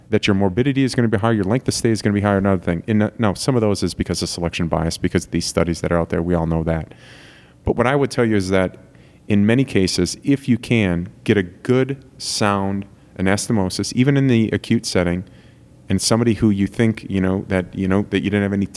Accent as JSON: {"language": "English", "region": "Wisconsin", "country": "United States", "said": "I'm from Wisconsin at the end of the day"}